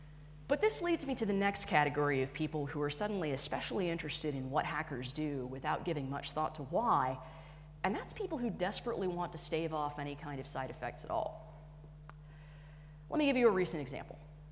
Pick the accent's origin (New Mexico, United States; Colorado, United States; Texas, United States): Texas, United States; I'm used to reactionaries. I grew up in Texas.